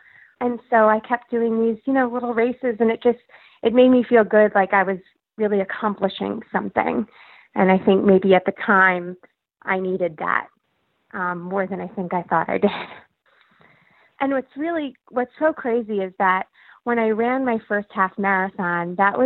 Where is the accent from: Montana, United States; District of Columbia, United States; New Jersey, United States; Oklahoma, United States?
New Jersey, United States; And I'm from New Jersey, so New York City is like home for me. And my dad grew up in Queens, so there's a lot of connections there for me.